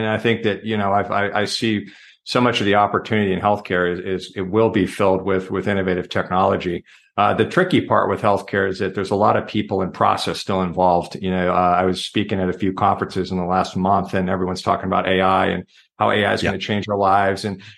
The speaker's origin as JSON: {"language": "English", "region": "California", "country": "United States", "tie": "born or raised there", "also_born_or_lived": "Chicago", "said": "So I was born in Chicago, raised in Northern California outside of San Francisco."}